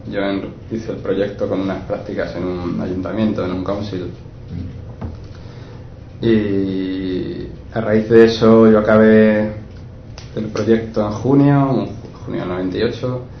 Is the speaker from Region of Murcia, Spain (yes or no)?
yes; Lorca, Region of Murcia, Spain; El problema era que donde yo vivía, en Lorca, en la región, en Murcia, se podían encontrar casi todas las carreras universitarias excepto algunas técnicas.